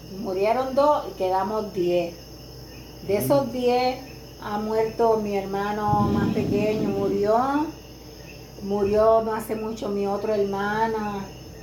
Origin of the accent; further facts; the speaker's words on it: Camuy, Puerto Rico; also born or lived in Arecibo; Nací en Arecibo y me crié aquí en el barrio de Quebrada, que este es de Camuy. Toda la vida llevo aquí en el mismo lugar.